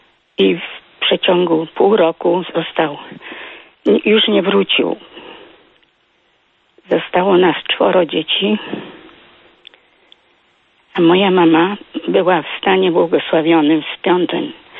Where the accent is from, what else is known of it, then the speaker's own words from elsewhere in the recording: Poznań, Greater Poland Voivodeship, Poland; now in Toruń, Poland; Ja pochodzę z Poznania. Mieszkam od okupacji w Toruniu. Jestem córką powstańca wielkopolskiego.